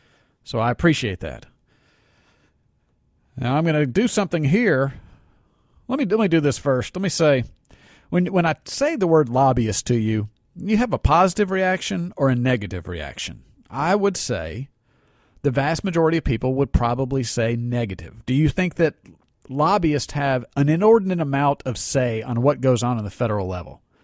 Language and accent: English; Scotland, United Kingdom; I'm Scottish. I mean, just the virtue of where you're born or your religion or anything shouldn't necessarily matter.